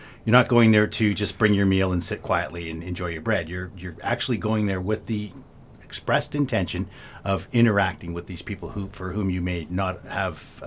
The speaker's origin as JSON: {"language": "English", "town": "Toronto", "region": "Ontario", "country": "Canada", "tie": "born or raised there", "lives_now": "Cobourg, Canada", "said": "Because, you know, as I say, I grew up in Toronto."}